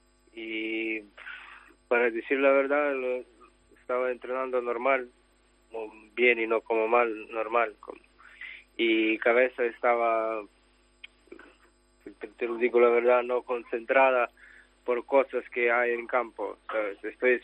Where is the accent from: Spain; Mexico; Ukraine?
Ukraine; Spanish is a second language; que lo Putin entró en mi país ya casi 9 años